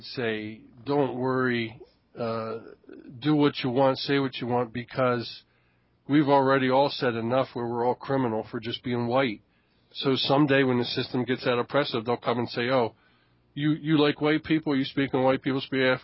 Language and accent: English; New Jersey, United States; Look, I'm from New Jersey. I've never been out of New Jersey my whole life. If you want to know anything about New Jersey, you ask me.